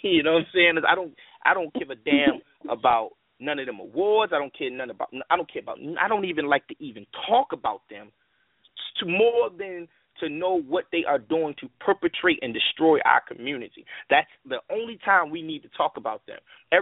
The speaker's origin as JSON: {"language": "English", "town": "Baltimore", "region": "Maryland", "country": "United States", "tie": "born or raised there", "said": "I'm from Baltimore. I've been here all my life. You know, maybe you can hear it in my vernacular or how I speak. I'm from Park Heights, which is like his own island in Baltimore."}